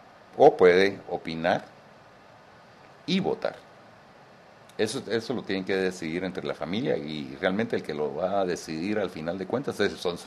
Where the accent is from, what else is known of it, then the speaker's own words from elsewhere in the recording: Guatemala; Bueno, nosotros somos chapines, tenemos que tratar de llegar a tiempo.